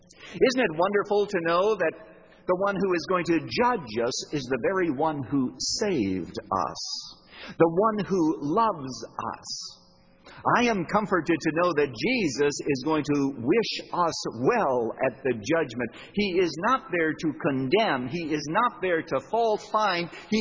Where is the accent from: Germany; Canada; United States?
Canada; Now that you know that I came from Canada